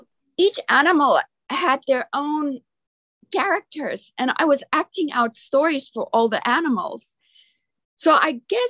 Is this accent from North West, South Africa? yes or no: yes; Rustenburg, North West, South Africa; I am from Rustenburg. It's a small little town. Originally, it wasn't even on the map. And then I grew up there, and half of the time I also grew up on a farm, on a game farm.